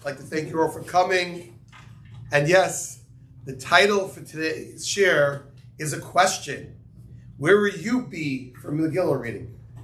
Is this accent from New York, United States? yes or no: yes; New York, United States; I come from New York, where they have minion factories.